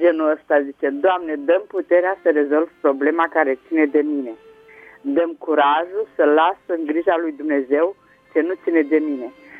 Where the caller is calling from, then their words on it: Tulsa, Oklahoma, United States; de la Tulsa.